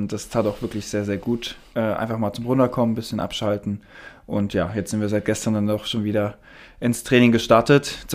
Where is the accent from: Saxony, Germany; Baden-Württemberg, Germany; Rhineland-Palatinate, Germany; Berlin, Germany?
Saxony, Germany; Großenhain; Ich komme aus der Nähe von Dresden, beziehungsweise Meißen.